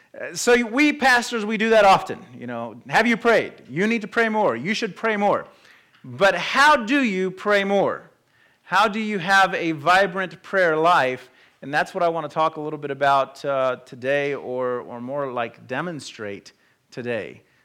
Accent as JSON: {"language": "English", "country": "Puerto Rico", "lives_now": "United States", "said": "I'm from Puerto Rico, was born in Puerto Rico, but I've lived in the States most of my life."}